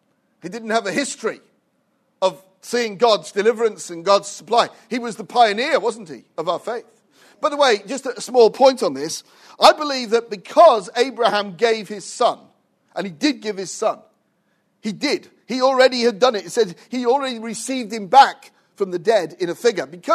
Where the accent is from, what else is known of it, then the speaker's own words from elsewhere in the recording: Wales, United Kingdom; I'm actually a Welshman, though I don't speak Welsh. I did live there for 16 years